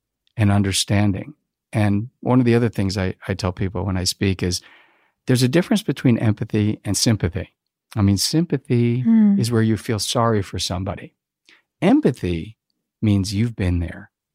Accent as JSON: {"language": "English", "region": "New Jersey", "country": "United States", "tie": "born or raised there", "said": "Yeah, I grew up in New Jersey."}